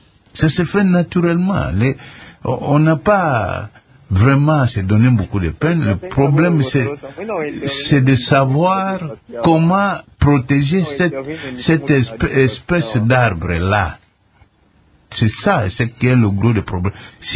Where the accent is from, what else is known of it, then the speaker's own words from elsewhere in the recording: DR Congo; C'est comme nous. Il y en a qui, nous sommes tous des Congolais, mais vous allez à Kananga, vous allez manger les fumbois, les foufous, vous arrivez dans le bas Congo.